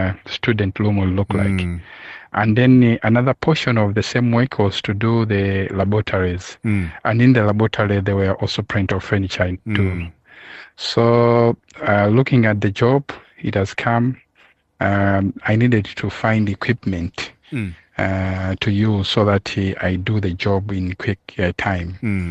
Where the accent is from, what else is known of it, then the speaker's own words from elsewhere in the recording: Blantyre, Southern Region, Malawi; But I was born in Blantyre and raised in Blantyre.